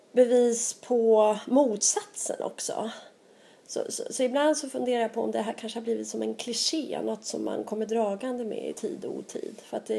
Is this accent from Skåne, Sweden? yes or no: no; Katrineholm, Södermanland, Sweden; För jag kommer ihåg när jag växte upp i Katrineholm